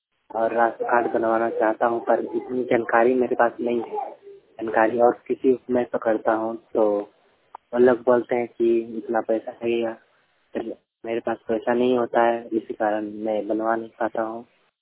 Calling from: Ranchi, Jharkhand, India; मैं झारखंड रांची से बोल रहा हूँ और मेरा गांव थाना बुड़मो पड़ता है, थाना और ग्राम एक है पोहटोली।

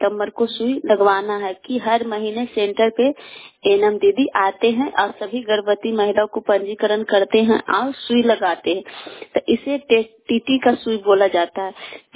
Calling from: Nawada, Bihar, India; छतेर पंचायत ईश्वर प्रखंड जिला नवादा से बोल रही हूँ।

